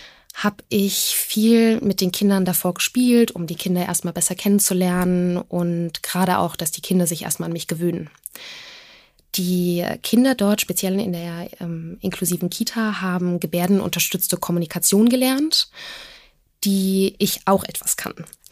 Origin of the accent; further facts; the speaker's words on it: Frankfurt, Hesse, Germany; born there; ich bin gebürtige Frankfurterin und habe am Goethe-Gymnasium in Frankfurt an der Messe mein Abi gemacht.